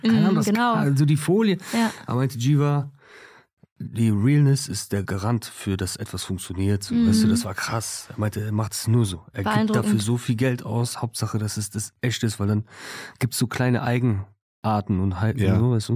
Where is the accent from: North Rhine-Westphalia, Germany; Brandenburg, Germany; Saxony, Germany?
North Rhine-Westphalia, Germany; Bonn; ich komme aus Bonn, ich liebe meine Stadt so.